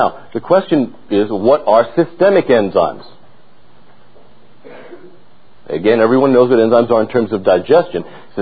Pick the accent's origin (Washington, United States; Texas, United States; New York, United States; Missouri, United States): Texas, United States; San Antonio; I'm from San Antonio, Texas.